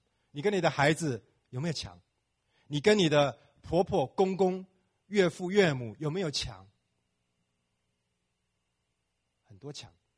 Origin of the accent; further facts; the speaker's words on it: China; 我们中国人有一句话说，公说公有理，婆呢婆说婆有理